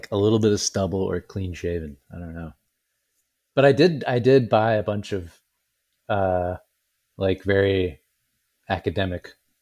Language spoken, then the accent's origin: English; Canada; You can still apply as a Canadian to U.S. graduate programs.